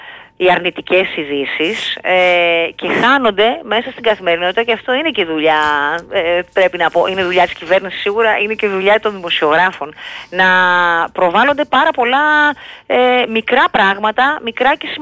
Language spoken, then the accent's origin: Greek; Thessaloniki, Central Macedonia, Greece; Εγώ, για παράδειγμα, που γεννήθηκα μεγάλο στη Θεσσαλονίκη